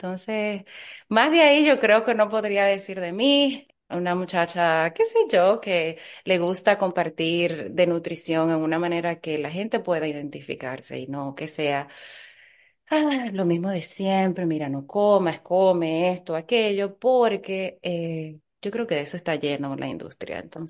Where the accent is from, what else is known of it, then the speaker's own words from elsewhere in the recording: Dominican Republic; moved away; Pero yo vine de la República Dominicana hace casi 13 años con la ilusión de ser médico.